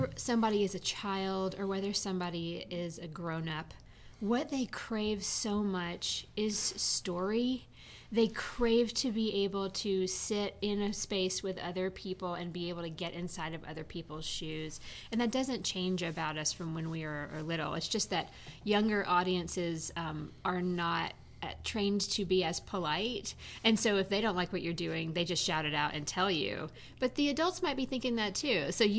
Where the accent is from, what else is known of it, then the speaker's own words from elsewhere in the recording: Birmingham, Alabama, United States; moved away as an adult; now in Abingdon, United States; I come from Birmingham, Alabama, but I have been living here in Abingdon, Virginia, working for Barter for almost 22 years.